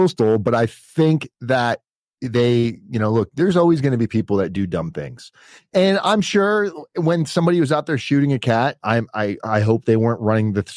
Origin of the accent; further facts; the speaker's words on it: Florida, United States; Granted, I'm not from this area. I'm from Florida. We don't have a lot of farm and ranch places in South Florida